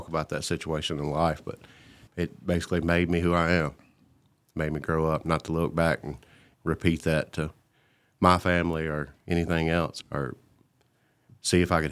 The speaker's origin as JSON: {"language": "English", "town": "Senatobia", "region": "Mississippi", "country": "United States", "tie": "born or raised there", "said": "Senatobia, Mississippi. About 30 minutes south of Memphis, Tennessee."}